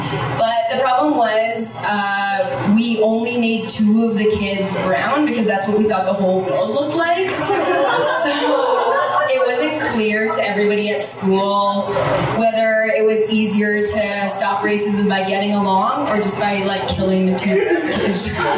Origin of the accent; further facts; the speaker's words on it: Sudbury, Ontario, Canada; Actually from a like small city up north called Sudbury. You know? Yeah, it's like really white, and it's the kind of place that you might go for your like grade 7 trip